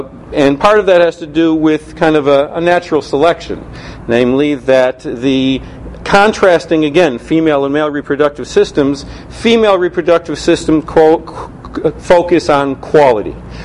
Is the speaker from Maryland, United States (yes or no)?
no; Detroit, Michigan, United States; now in New York, United States; So I've lived in New York for many years, even though I came from Detroit originally. I lived in New York for many years. I went to medical school in Detroit